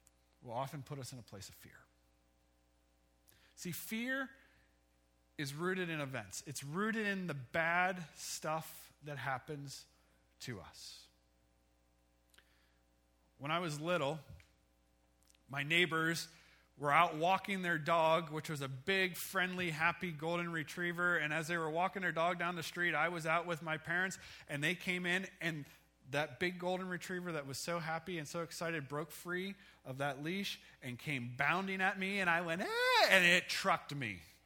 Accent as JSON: {"language": "English", "region": "Ohio", "country": "United States", "tie": "born or raised there", "said": "Growing up in Ohio, there was a SeaWorld in Ohio between Akron and Canton, and we would go almost every year"}